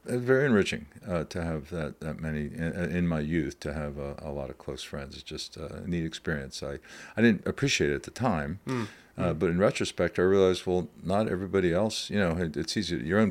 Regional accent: Elizabethtown, Pennsylvania, United States; I grew up in Elizabethtown, Pennsylvania, not far from where we're sitting.

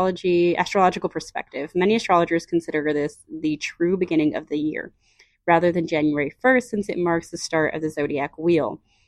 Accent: United States; accent: American; It's going to sound stupid anyways in my American accent

